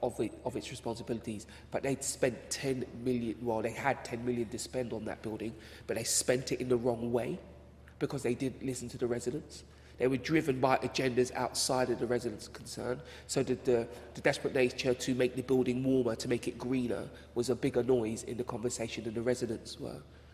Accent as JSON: {"language": "English", "region": "London", "country": "United Kingdom", "said": "because I come from the Grenfell area and I lived there for well over 35 years"}